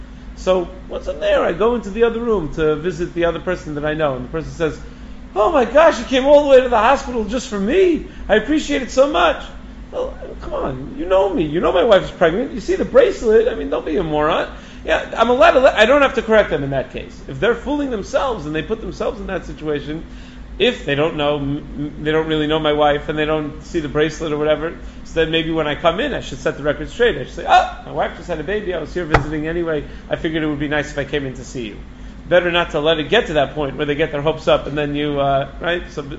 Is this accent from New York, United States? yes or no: yes; Five Towns, New York, United States; When I was a kid growing up in the Five Towns, my father worked in Manhattan